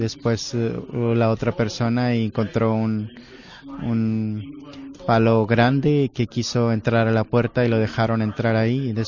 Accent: Ireland; Spanish is a second language; Soy de la isla, una isla en Irlanda. No es ningún acento tejano.

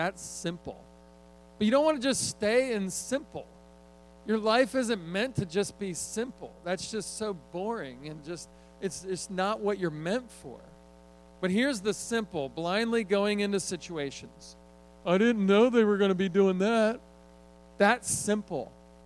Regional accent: Philadelphia, Pennsylvania, United States; now in Texas, United States; I grew up in Philadelphia. I didn't even know what Texas was.

